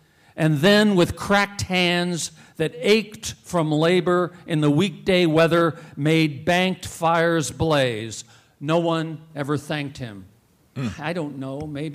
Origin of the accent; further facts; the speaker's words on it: Kentucky, United States; a significant part of this book is about growing up in Kentucky and this leap